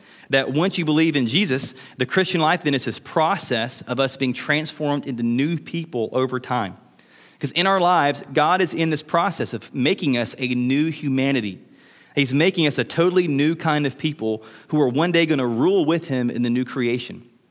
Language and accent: English; Mobile, Alabama, United States; I'm from Mobile, so the beach is a good illustration for me, okay?